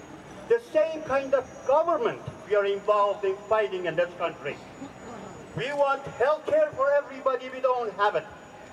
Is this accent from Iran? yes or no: yes; Iran; now in United States; I was raised in Iran. I know the people in Iran. I look around me and I don't see any difference. And I've lived in this country for 40 years.